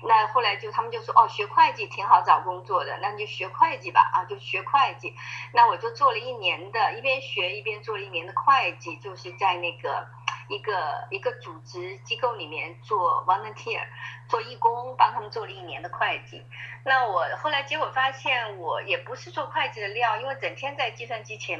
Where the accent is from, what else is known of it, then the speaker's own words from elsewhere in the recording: China; 我说我是从国内来的，我只会教简体字。